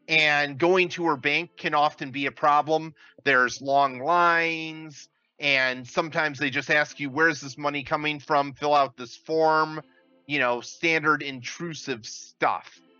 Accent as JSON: {"language": "English", "country": "United States", "moved": "as an adult", "lives_now": "Philippines", "said": "So I'm an American. I've been living in the Philippines now for 3 years."}